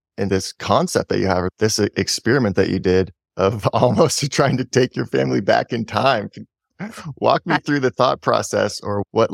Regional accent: Portland, United States; I grew up in Portland where if it snows an inch, it's like the whole, everybody freaks out.

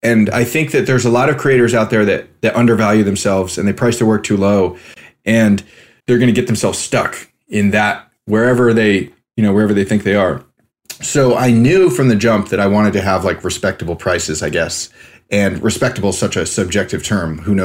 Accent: California, United States; being told like that my art was cool because I was a kid from California.

